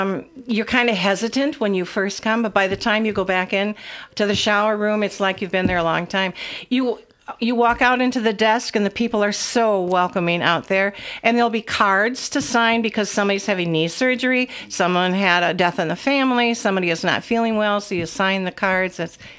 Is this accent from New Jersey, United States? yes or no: no; Avoca, Wisconsin, United States; I come from Avoca, which I think is a long enough ways.